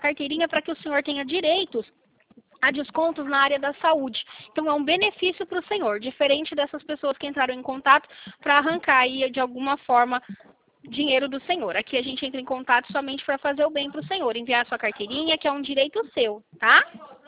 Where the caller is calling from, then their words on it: Belo Horizonte, Minas Gerais, Brazil; Sim, eu estou aqui em Minas Gerais.